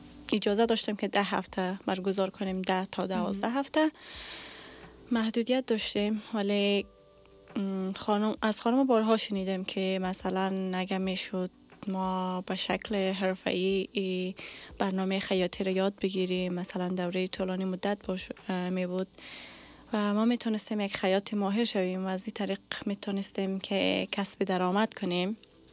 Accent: Afghanistan; also born or lived in Russia; now in United States; از وقتی که از افغانستان آمدیم آمریکا

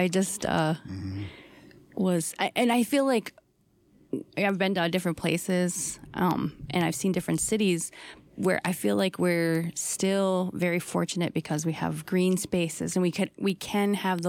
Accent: Minneapolis, Minnesota, United States; I had no idea as a kid growing up in Minneapolis about the political history and legacy of Dakota people in the space.

